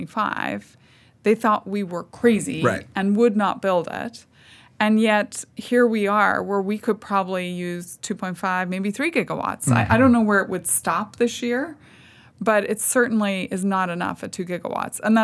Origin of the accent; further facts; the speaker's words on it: Northern Ireland, United Kingdom; I know Ireland is where I go because I'm Northern Irish.